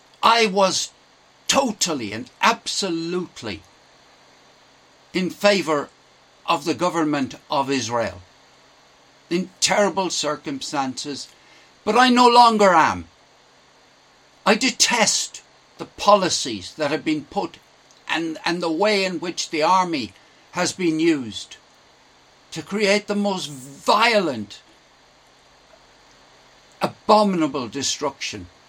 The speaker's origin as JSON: {"language": "English", "country": "Ireland", "tie": "born or raised there", "said": "I grew up in Roman Catholic Ireland."}